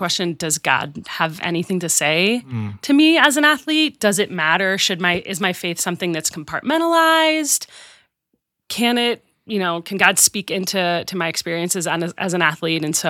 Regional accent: Pittsburgh, Pennsylvania, United States; now in Madison, United States; I grew up in Pittsburgh, Pennsylvania, came to Madison to play a sport, played hockey for the Badgers.

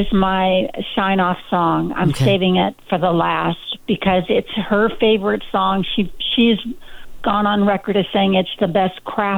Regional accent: Garden Grove, California, United States; I grew up in Garden Grove, and it was so close to Disneyland, we could see the fireworks from our backyard.

